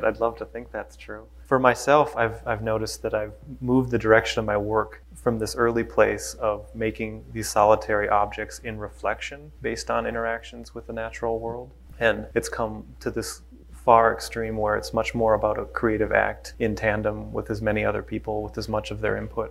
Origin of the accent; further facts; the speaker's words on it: Minneapolis, Minnesota, United States; I grew up in Minneapolis as a young person